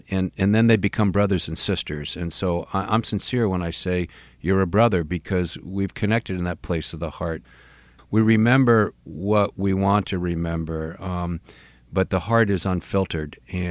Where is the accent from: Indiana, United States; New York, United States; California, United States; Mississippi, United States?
New York, United States; Rye; One of my good buddies, Jimmy Diani, who I grew up with in Rye, New York